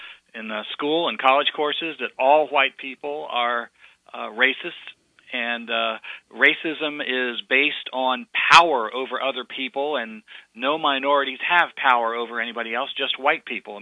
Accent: Ohio, United States; Victoria Woodhull, who is from my home state of Ohio

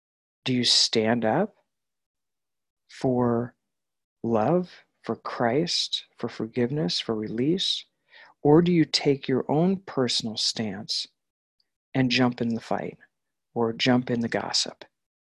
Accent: New York, United States; I grew up on Long Island and I used to say the F-bomb as an adjective, verb and noun.

